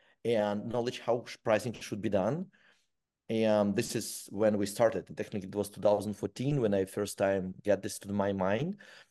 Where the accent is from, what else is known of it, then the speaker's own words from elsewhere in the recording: Ukraine; English is a second language; just long story short, I'm an engineer, born and raised in Ukraine, and my actually diploma was electronic nose that I built it.